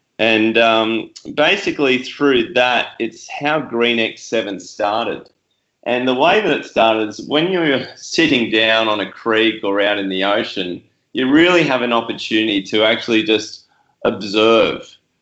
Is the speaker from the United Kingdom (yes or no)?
no; Gold Coast, Queensland, Australia; I grew up on the Tweed in Gold Coast, pretty much a coasty kid